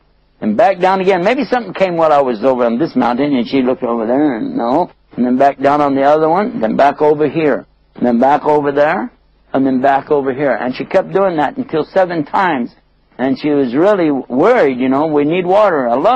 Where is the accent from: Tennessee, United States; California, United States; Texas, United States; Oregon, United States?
Texas, United States; But I'm from Texas, and I had to modify this a little bit.